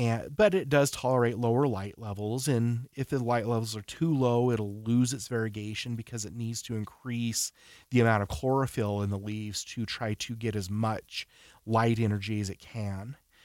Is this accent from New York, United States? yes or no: no; Utah, United States; born or raised there